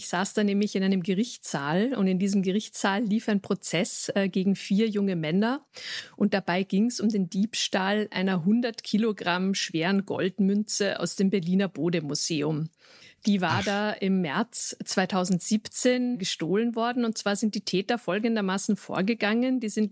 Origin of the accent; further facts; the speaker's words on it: Vienna, Austria; Also ich selbst bin Wienerin